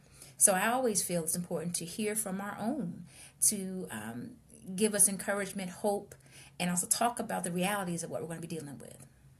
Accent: Norwalk, Connecticut, United States; now in Stratford, United States; I currently reside in Stratford, Connecticut, but I am from, born and raised in Norwalk, Connecticut. Yeah, that's where my beginnings are.

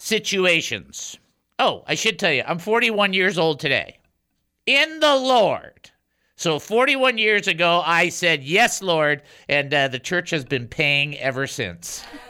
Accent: Texas, United States; So we hope that they do well. Because we're from Texas.

